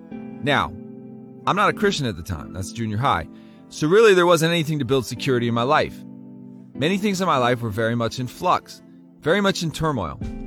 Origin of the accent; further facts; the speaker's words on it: Florida, United States; In fact, growing up in South Florida, the highest compliment I could have ever gotten was for someone to say, "Hey, are you Cuban or Puerto Rican?"